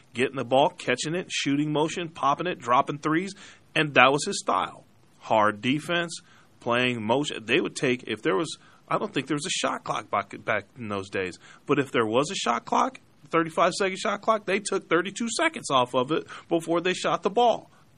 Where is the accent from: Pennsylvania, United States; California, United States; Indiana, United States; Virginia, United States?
Indiana, United States; Gary; Now, I'm a Hoosier, born and raised in Gary, Indiana, and all my family's from there.